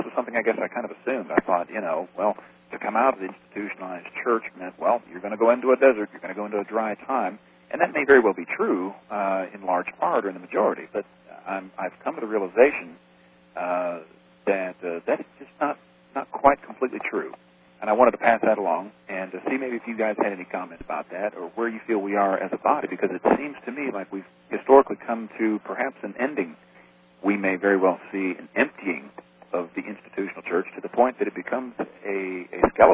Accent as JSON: {"language": "English", "town": "Columbus", "region": "Ohio", "country": "United States", "said": "I am from Columbus, Ohio."}